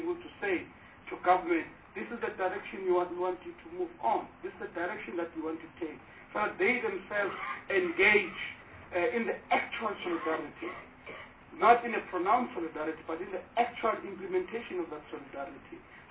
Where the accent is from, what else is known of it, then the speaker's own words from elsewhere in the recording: South Africa; as a South African population, to say, yes, we are committed to solidarity